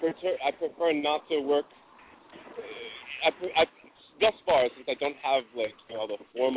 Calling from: Los Angeles, California, United States; I'm here at right in front of the Bronson Studios in Hollywood.

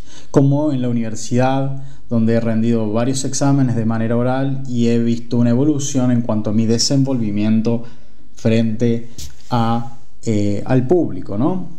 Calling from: Córdoba, Argentina; soy un joven de 20 años, lo saludo actualmente desde la ciudad de Córdoba, Córdoba capital.

